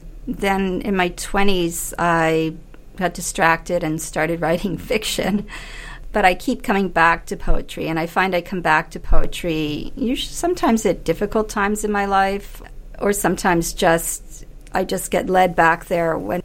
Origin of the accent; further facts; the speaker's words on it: Bermuda; now in Canada; I was born and grew up in Bermuda, and I am a Bermudian as well as a Canadian.